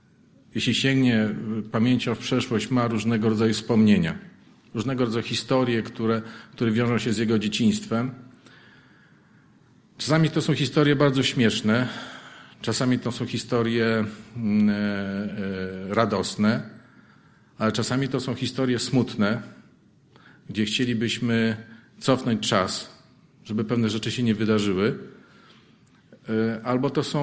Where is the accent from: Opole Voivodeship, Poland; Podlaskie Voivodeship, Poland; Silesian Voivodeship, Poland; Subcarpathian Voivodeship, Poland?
Subcarpathian Voivodeship, Poland; Przemyśl; born there; also born or lived in Kraków; urodziłem się w Przemyślu, gdzie jest prężny zbór zielonoświątkowy